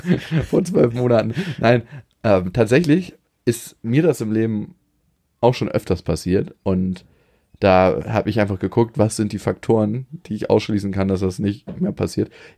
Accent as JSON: {"language": "German", "country": "Germany", "accent": "German", "said": "Ich habe ja auch so einen richtig krassen German Accent, wenn ich spreche."}